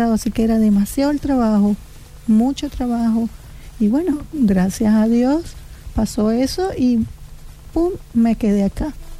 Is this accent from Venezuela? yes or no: yes; Venezuela; moved away as an adult; now in Santiago, Chile; La Venezuela que hay ahora no es la donde yo nací, donde yo me crié y me desarrollé como profesional.